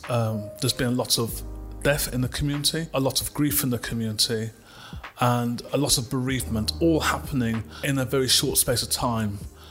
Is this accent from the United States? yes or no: no; Midlands, United Kingdom; Even the place where I grew up in the Midlands